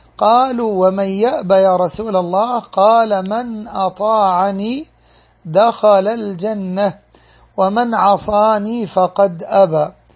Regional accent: Egypt; بلادنا مصر

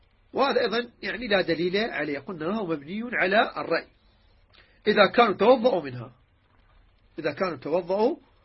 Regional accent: Iraq; كما يقال عندنا بالعراق،

